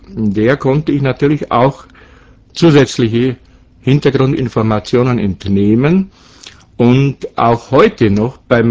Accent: Bavaria, Germany; born there; Ich bin im Landkreis Amberg-Sulzbach geboren. Meine Mutter war eine Oberpfälzerin.

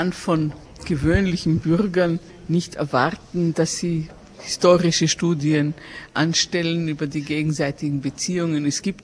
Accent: Austria; Auf der anderen Seite bei uns in Österreich ist der Hussitensturm immer noch in Erinnerung als etwas Schreckliches.

